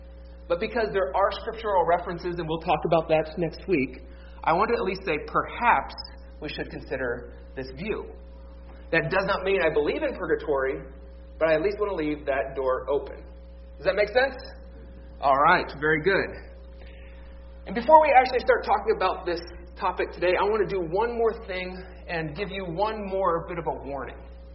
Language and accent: English; Cleveland, Ohio, United States; my hometown Cleveland Cavaliers